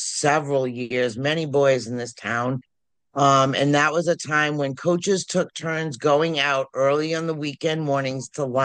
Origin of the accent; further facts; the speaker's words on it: Franklin, United States; I was born and raised in Franklin. I live in the house that I grew up in.